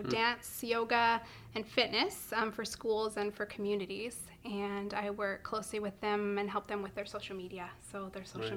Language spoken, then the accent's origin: English; West Kelowna, British Columbia, Canada; growing up in West Kelowna and now living in the Rutland area, I see a whole new area of Kelowna.